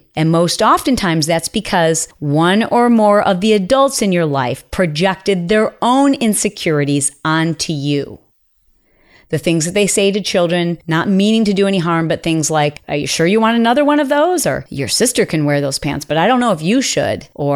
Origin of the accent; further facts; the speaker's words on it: Midwest, United States; we grew up in the Midwest.